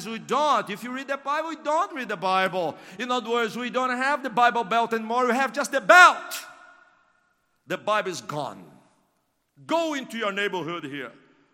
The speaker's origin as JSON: {"language": "English", "country": "Brazil", "said": "My wife and I am from Brazil."}